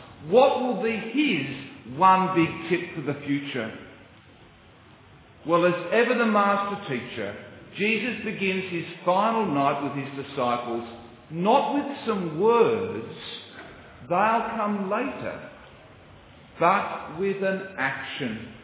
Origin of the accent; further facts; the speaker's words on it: Australia; As an Australian, I know all about the importance of what we in Australia call slip, slop, slap.